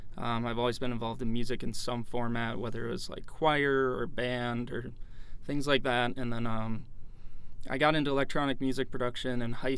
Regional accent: Eau Claire, Wisconsin, United States; I'm from Eau Claire, Wisconsin, originally. It's about an hour and a half east of the cities.

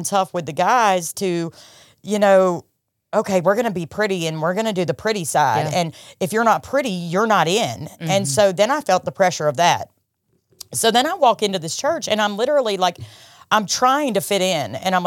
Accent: New Hampshire, United States; now in Alabama, United States; Okay, so I moved from New Hampshire to Alabama. So here I am. First off, I'm the Yankee. I sound different than everybody.

